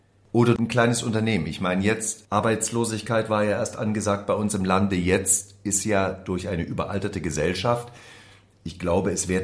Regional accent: Saxony, Germany; ich komme ja aus Sachsen, da sagt man immer Ösersilke.

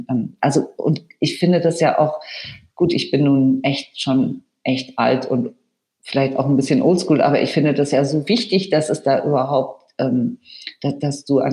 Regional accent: Bavaria, Germany; ich bin ja so ähnlich aufgewachsen da im Allgäu, wo du irgendwie wirklich kilometerweit fahren musstest, um überhaupt in einen Plattenladen zu kommen

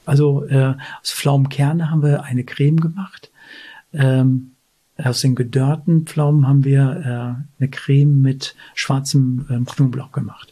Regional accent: Werne, North Rhine-Westphalia, Germany; Also ich sage immer Dortmund, ich komme ja aus Werne, aber Werne sagt keinem etwas.

